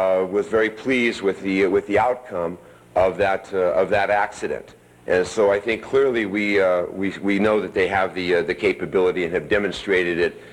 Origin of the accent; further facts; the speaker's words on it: Martinez, California, United States; in my hometown, Martinez, California